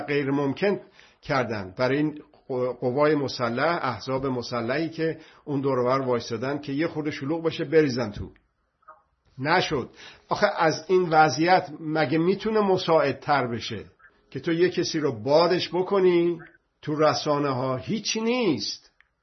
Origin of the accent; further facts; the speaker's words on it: Iran; مکانیکم میبینه من ایرانی هستم